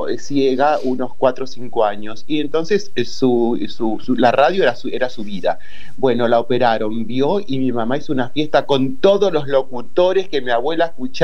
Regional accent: Rosario, Santa Fe, Argentina; now in Buenos Aires, Argentina; Bueno, Rosario, yo soy de Rosario. Me fui a vivir a la capital

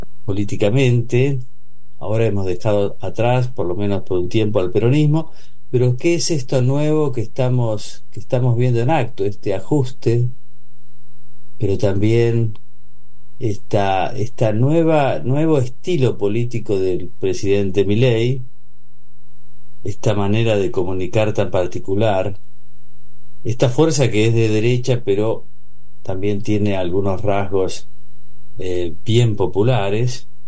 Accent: Argentina; Siempre hemos reflexionado cómo somos los argentinos, somos estos, somos aquellos.

